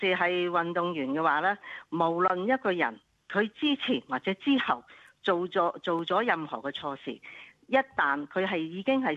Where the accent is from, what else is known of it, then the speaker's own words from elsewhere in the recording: China; 我是中国人，我支持中国的。